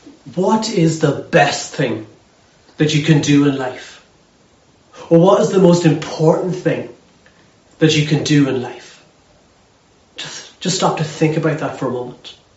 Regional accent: Ulster, Ireland; now in Lurgan, United Kingdom; I'm the minister in St John's Church in Lurgan, and I'm originally from Cavan, so I'm kind of one of those kind of weird hybrids that I'm a European and also an Ulsterman

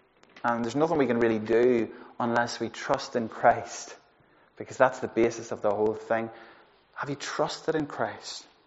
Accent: Ireland; I'm Irish, so I can say that.

